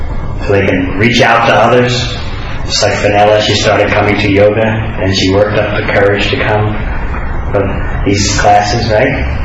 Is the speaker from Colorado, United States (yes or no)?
no; New York, United States; I come from New York.